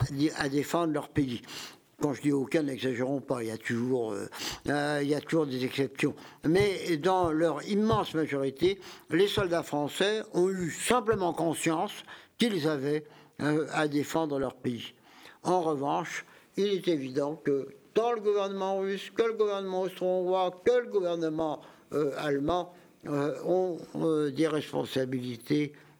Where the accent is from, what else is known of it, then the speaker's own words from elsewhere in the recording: Paris, Île-de-France, France; J'étais parisien. Voilà. Encore que mes parents ne sont pas venus directement, mes ancêtres ne sont pas venus directement à Paris. Ils ont fait une étape par Reims, à vrai dire.